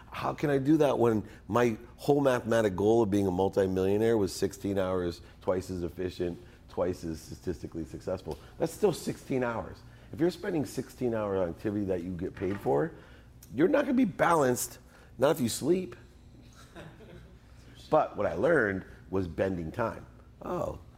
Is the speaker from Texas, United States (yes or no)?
no; California, United States; I'm all California.